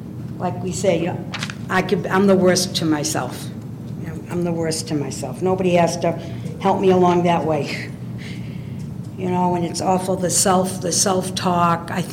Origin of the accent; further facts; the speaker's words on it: Boulder, Colorado, United States; I'm a compulsive reader, and I'm from Colorado, Boulder, Colorado.